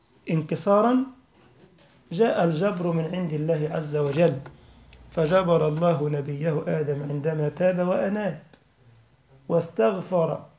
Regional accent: Egypt; منذ أسبوع كان لنا تلميذة عندنا في مصر كنت أدرسها صغيرة جدا

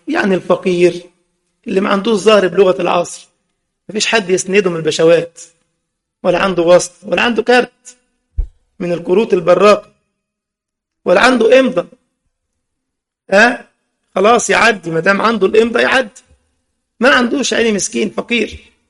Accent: Egypt; بنقولها إحنا كده مثل عندنا في مصر

